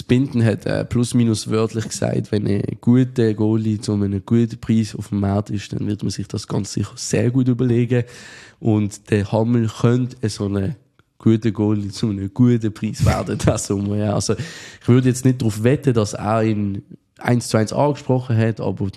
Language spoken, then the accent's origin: German; Switzerland